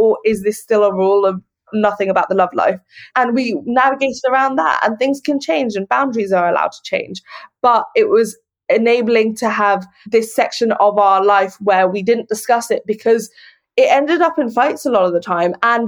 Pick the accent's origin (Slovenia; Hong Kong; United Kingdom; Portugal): Hong Kong; And growing up in Hong Kong exacerbated the insecurities around my size, because there's such a stereotype of being Chinese, meaning being thin.